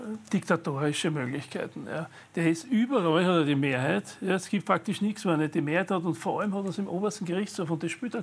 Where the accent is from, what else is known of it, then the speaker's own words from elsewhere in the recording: Austria; ich bin Österreicher.